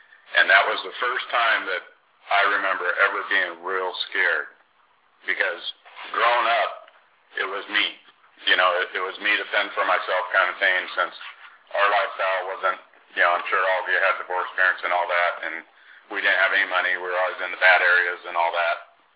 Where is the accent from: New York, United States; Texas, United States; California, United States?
California, United States; I grew up in Southern California, relocated to many places in Southern California, half Mexican, half Irish